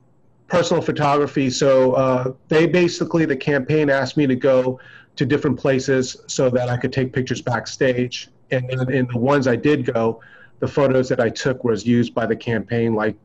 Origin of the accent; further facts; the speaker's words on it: New York, United States; it's very difficult to be a little Chinese boy growing up in New York, where there was maybe two or three other Chinese people in the whole school.